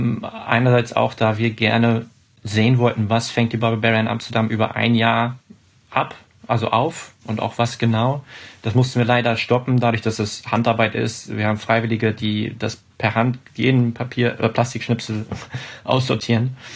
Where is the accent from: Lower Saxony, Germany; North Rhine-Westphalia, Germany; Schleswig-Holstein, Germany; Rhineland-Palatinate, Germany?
Lower Saxony, Germany; Hanover; Hannover, meine Heimatstadt